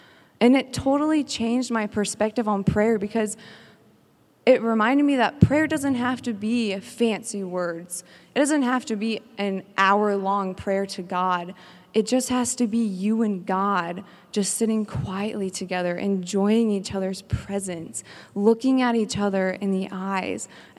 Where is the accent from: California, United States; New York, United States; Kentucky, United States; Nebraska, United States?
Nebraska, United States; Omaha; I'm from Omaha, Nebraska.